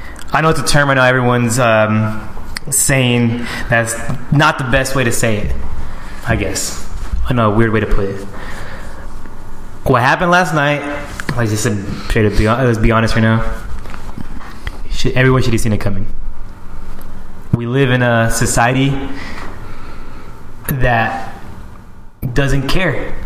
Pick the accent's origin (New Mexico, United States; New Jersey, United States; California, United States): California, United States; Sacramento; Bitch, because I'm from Sacramento, and I'm practically from Oakland.